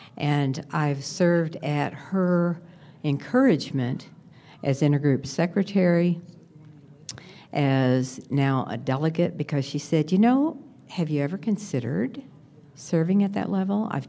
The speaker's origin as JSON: {"language": "English", "region": "Missouri", "country": "United States", "said": "I'm a compulsive eater, and I'm from Missouri."}